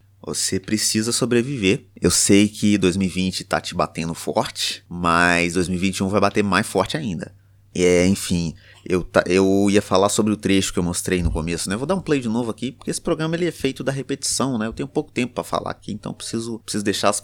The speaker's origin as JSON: {"language": "Portuguese", "town": "Belo Horizonte", "region": "Minas Gerais", "country": "Brazil", "tie": "born there", "accent": "mineiro", "said": "Porque eu nasci em Belo Horizonte, mas sou nativo, né, vivo em Sabará, que é uma cidade histórica."}